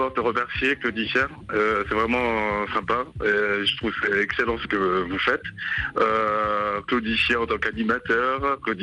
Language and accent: French; France; also born or lived in Côte d'Ivoire; Moi, quand je suis né en Côte d'Ivoire, j'ai grandi en France, je suis reparti au pays et je reviens